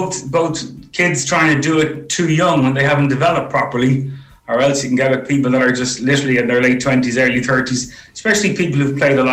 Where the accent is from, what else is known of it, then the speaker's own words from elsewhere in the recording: Clontarf, Leinster, Ireland; I'm from Clontarf.